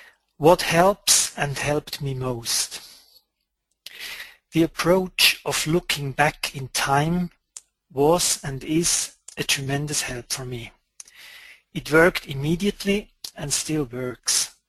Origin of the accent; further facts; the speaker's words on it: Lucerne, Switzerland; from Lucerne in Switzerland. I am 50 years old.